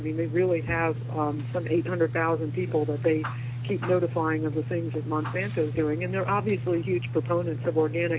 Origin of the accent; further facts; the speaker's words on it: Florida, United States; I grew up in South Florida.